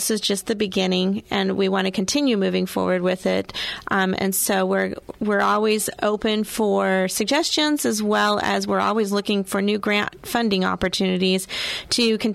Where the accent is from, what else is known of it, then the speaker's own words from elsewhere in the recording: Washington, United States; we are from the Grays Harbor County area. Rain doesn't hurt us.